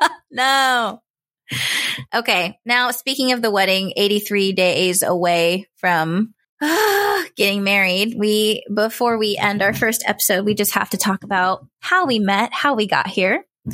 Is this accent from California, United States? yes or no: yes; Stockton, California, United States; So as far as like growing up in Stockton, we were originally supposed to go to the same high school.